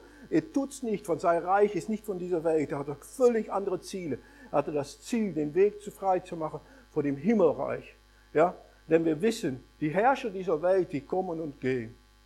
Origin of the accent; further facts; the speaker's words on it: Netherlands; ich komme aus Holland, ich bin aber kein Fan von königlichen Häusern.